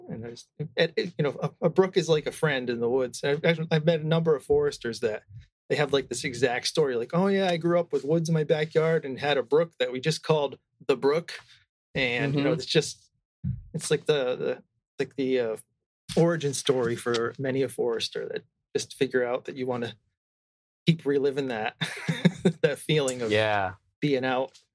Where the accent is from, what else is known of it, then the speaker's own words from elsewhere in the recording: Seekonk, Massachusetts, United States; No, I was going to say, I'm from Massachusetts. I grew up not quite towards Plymouth area, but Seekonk, you know Seekonk?